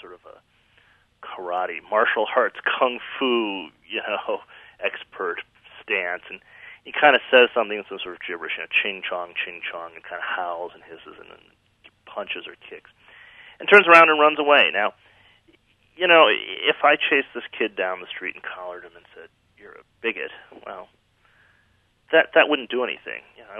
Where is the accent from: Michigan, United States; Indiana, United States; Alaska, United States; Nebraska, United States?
Michigan, United States; Detroit; also born or lived in Cleveland, Ohio; Well, I grew up in the Midwest. I was born in Cleveland, Ohio, grew up in Detroit, Michigan.